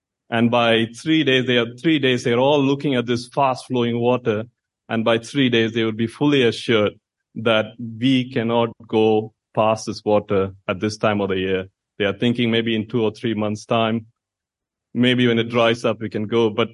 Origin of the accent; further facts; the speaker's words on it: India; now in United Kingdom; I'm from India, and when I first came to England, I understood that people here use a lot of idioms in conversations.